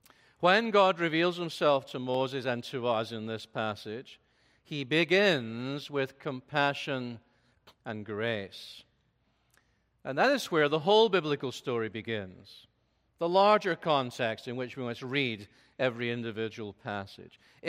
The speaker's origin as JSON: {"language": "English", "region": "Scotland", "country": "United Kingdom", "accent": "Scottish", "said": "you certainly shouldn't be lulled into sleep by my beautiful Scottish accent."}